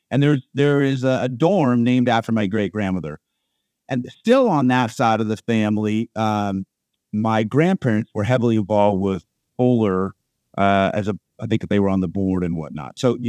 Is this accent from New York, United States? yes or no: no; Oregon, United States; also born or lived in California / Chicago / Southern California; now in Orlando, United States; So I was born in California. Really, my formative years were in the state of Oregon. And I bring that up because since then, I've lived in Chicago area, lived back in Southern California, and now have lived in Orlando for 20 years.